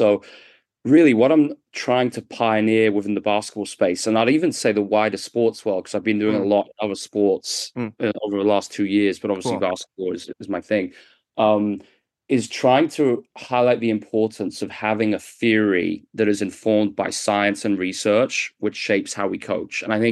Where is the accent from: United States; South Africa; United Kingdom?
United Kingdom; England; moved away; So I'm from England originally, as the listeners I'm sure can tell with the accent.